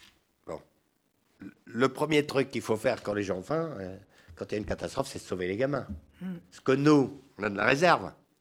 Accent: France; On pourrait même dire ça chez nous, en France.

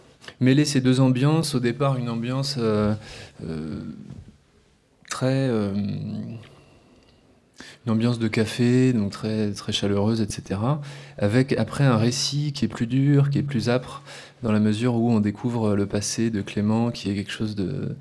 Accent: Spain; accent: Spanish; French is a second language; là mon accent espagnol va surgir

